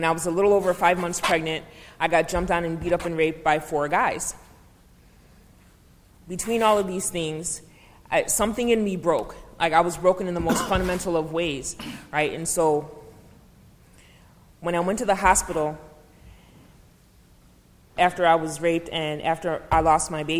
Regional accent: Chicago, Illinois, United States; I'm from Uptown, and half of my family is from Englewood.

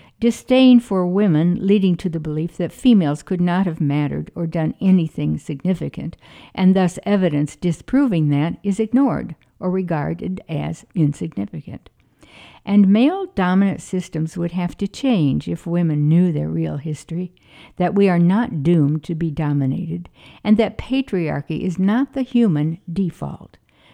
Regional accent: Illinois, United States; You know, I'm from Illinois, too, and grew up from even in a smaller town than you, and I went to Monmouth College, which was 10 miles from my home

